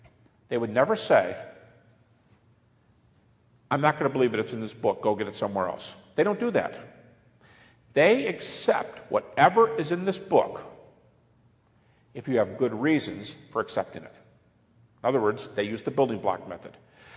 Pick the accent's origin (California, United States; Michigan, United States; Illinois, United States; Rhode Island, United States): Michigan, United States; Detroit; I'm from Detroit, and I remember a couple places. One was an inner city situation.